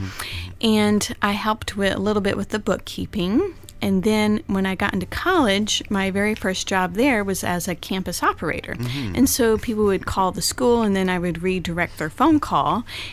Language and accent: English; Memphis, Tennessee, United States; born there; And my parents at the time lived in Horn Lake, Mississippi, and were in ministry, and then I was born in Memphis.